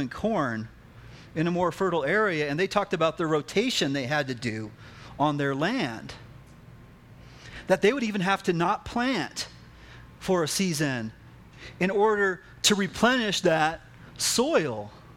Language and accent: English; Prescott Valley, Arizona, United States; So, you know, hey, I admit, I'm from Prescott Valley, okay?